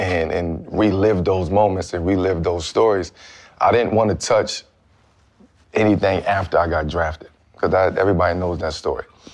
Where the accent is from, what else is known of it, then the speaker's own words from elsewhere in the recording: Brooklyn, New York, United States; So it was just hard growing up in Brooklyn, man, as a kid.